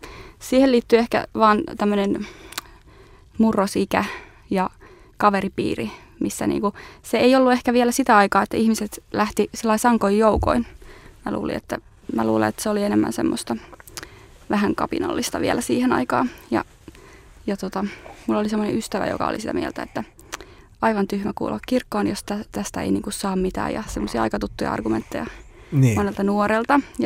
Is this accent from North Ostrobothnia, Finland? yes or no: no; Kangasala, Pirkanmaa, Finland; Kangasalta mä oon kotoisin